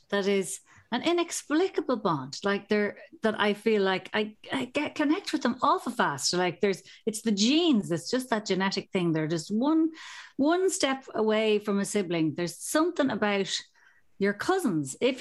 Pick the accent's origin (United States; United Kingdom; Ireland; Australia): Ireland; Dublin, Leinster; visiting France from Canada, and I'm visiting from Dublin, and neither of us are aware of this.